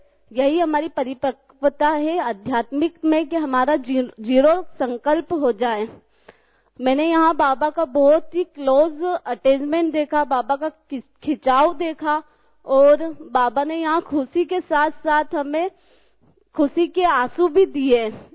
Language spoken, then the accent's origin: Hindi; Indore, Madhya Pradesh, India; मैं साईं गंगोत्री बिहार इंदौर से आई हूँ।